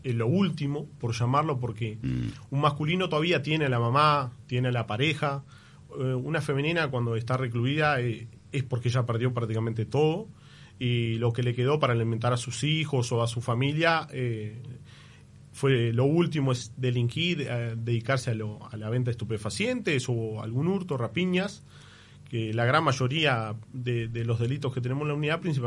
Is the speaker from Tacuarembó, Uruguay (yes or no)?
no; Rivera, Uruguay; Soy oriundo de Rivera, vivo en Rivera